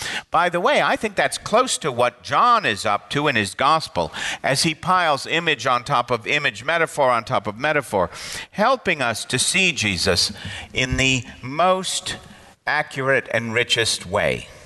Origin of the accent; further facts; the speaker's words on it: Glencoe, Illinois, United States; But most of the Jewish kids I grew up with in Glencoe, Illinois, where most of the kids were Jewish, had dark hair and brown eyes.